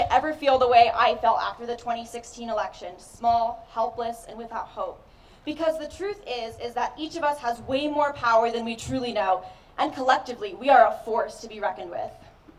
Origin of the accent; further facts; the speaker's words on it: Colorado, United States; After moving back to my home state of Colorado, I found a job with Conservation Colorado.